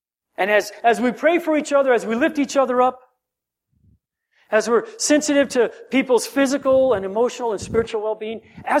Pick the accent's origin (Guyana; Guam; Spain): Guam; I have this friend that I grew up with on Guam.